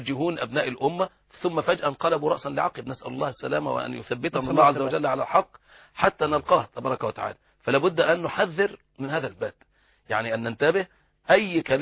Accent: Egypt; الناس عندها فطره ومحبين عندنا في مصر يعني

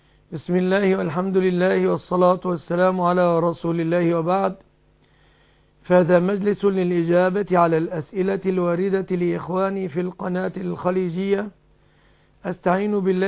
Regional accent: Egypt; في بلادنا مصر تعتبر الشبكة جزءا من الصداق

